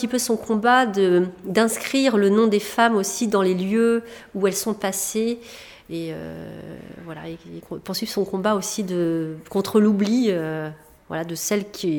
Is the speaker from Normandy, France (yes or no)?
yes; Normandy, France; now in Rennes, France; je suis rennaise d'adoption, parce que je suis normande au départ.